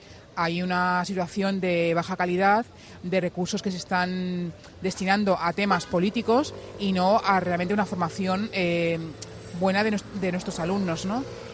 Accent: Catalonia, Spain; Yo, catalana.

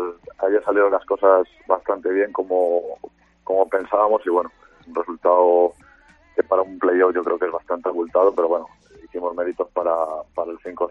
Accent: Salamanca, Castile and León, Spain; como soy de Salamanca

